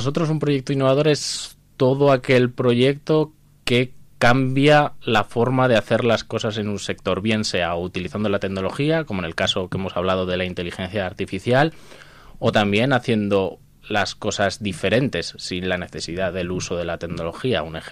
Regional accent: Castile and León, Spain; Vengo de un pueblo de Soria de 15 habitantes en el cual no hay ni una empresa, o sea, hay cuatro agricultores.

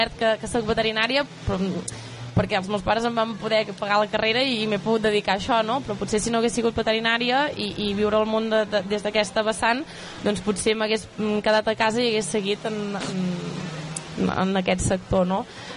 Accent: Montmajor, Catalonia, Spain; soc d'una família que ve d'origen ramader, soc de Can Sabata, de Montmajor.

